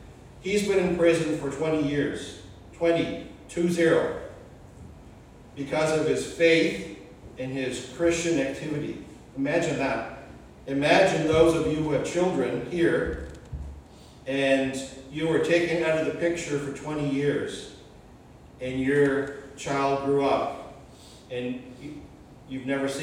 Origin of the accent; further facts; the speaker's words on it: Charlottetown, Prince Edward Island, Canada; I'm just from Charlottetown, so I'm not off island. I'm from the big city of Charlottetown type of thing, or the suburbs, Stratford.